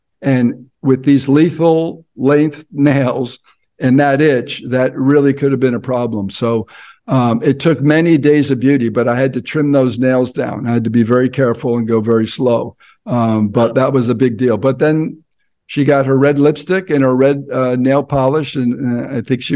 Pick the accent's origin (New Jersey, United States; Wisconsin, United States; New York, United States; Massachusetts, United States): New Jersey, United States; Yeah, I'm from Jersey, so we